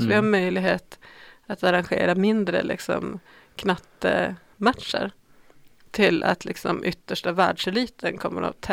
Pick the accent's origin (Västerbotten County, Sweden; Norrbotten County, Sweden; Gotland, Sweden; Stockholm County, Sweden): Norrbotten County, Sweden; Och det handlar om, okej, vi är 250 000 norrbottningar.